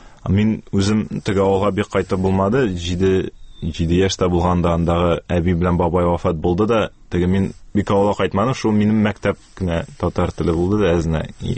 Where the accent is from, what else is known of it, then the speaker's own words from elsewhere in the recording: Kazan, Tatarstan, Russia; Казанда тудым, аннары шу Дербышки дәресләр бистәсендә инде булайын татарча шулай дип әйттеләр. Шунда туып үстем.